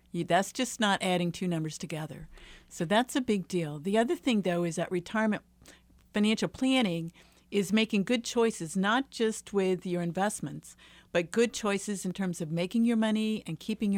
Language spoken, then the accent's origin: English; Iowa, United States; You know, I'm sort of from Iowa. I think there's no free lunch.